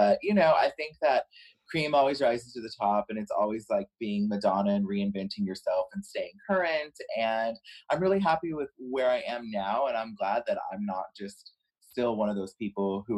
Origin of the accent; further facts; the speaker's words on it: Houston, Texas, United States; So yeah, I'm from Houston, the Houston area, I guess, really the Gulf Coast.